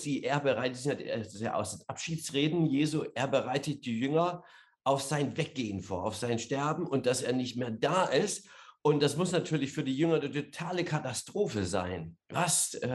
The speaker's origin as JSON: {"language": "German", "country": "Germany", "tie": "born or raised there", "said": "also als Teenager in der DDR, ja, ich war rebellisch, das war ganz klar, eine stalinistische Schule und dann sehr viel Druck."}